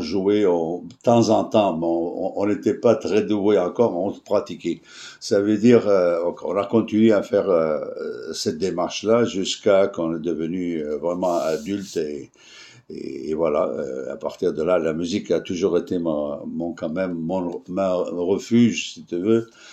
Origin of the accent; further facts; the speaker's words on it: Latakia, Latakia Governorate, Syria; also born or lived in Kessab; j'ai vécu au Moyen-Orient, j'ai vécu en Syrie, je suis né en Syrie, dans un petit village qui s'appelle Kessab, et après ça, on l'a descendu en ville parce qu'on n'avait pas de collège après le sixième, donc on a descendu à Latakié, en Syrie, la ville la plus proche